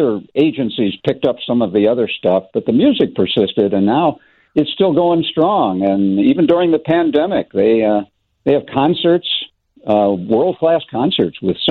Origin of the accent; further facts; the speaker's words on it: Downers Grove, Illinois, United States; And still do one in my hometown in Downers Grove.